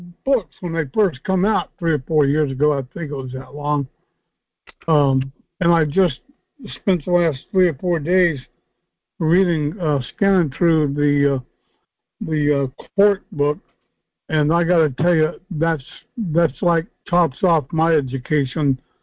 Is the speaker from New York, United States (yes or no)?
no; Virginia, United States; Oh, I'm from Virginia.